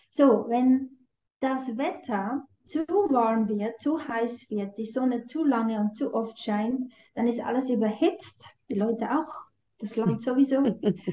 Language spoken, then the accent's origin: German; Central Switzerland, Switzerland; so ein bisschen wie der Föhn bei uns in der Zentralschweiz